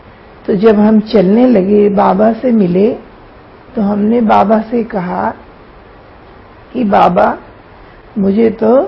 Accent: Varanasi, Uttar Pradesh, India; also born or lived in Pratapgarh; मेरा बचपन वाराणसी में बीता, शिक्षा आदि वहीं हुई।

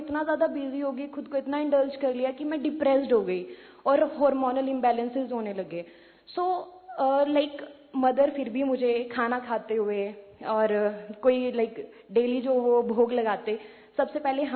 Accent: Chandigarh, India; चंडीगढ़ से आई हूँ।

